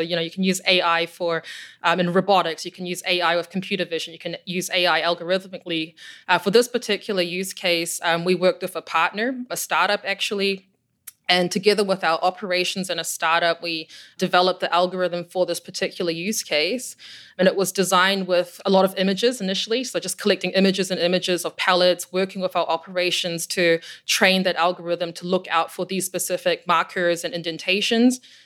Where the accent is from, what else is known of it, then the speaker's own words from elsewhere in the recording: New Zealand; moved away as an adult; I think it's something to do with the fact that I'm from New Zealand and grew up in a pretty isolated part of the world.